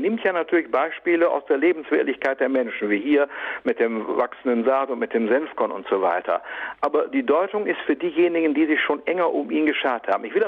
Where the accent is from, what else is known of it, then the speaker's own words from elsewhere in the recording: Emmerich, North Rhine-Westphalia, Germany; Und so war ich also Niederländer. Das war aber in Emmerich, wo ich herkomme, überhaupt nichts Besonderes.